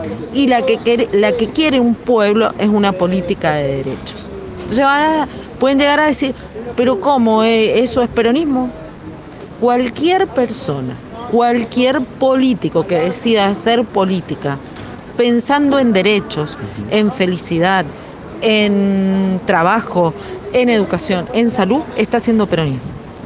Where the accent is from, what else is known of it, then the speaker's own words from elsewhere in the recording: Argentina; la felicidad de todos nosotros como pueblo argentino es tener un sueldo digno